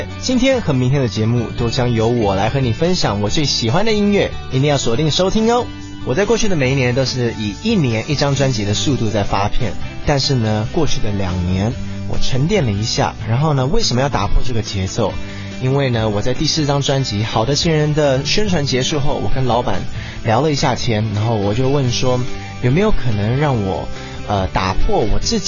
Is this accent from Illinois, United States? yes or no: no; California, United States; 那你就回到加州，我的长大的地方，去寻根，去找寻当初为什么爱上音乐